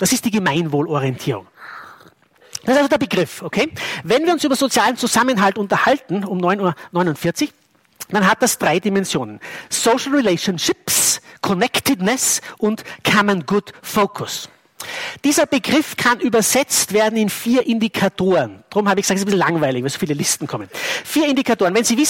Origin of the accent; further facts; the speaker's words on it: Bad Ischl, Upper Austria, Austria; ich bin in Bad Ischl aufgewachsen, bin auch nicht stolz darauf, aber das ist nun mal so.